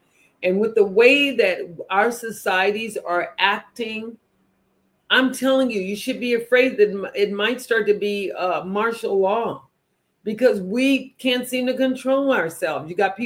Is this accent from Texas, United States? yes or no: yes; Texas, United States; I grew up in Texas. So I started Tejas, you know, but they taught me how to speak Spanish.